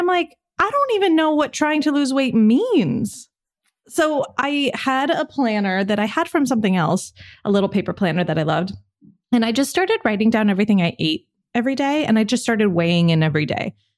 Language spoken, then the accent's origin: English; California, United States; And I'm from California. I'm from the Bay. I like very much am a water baby.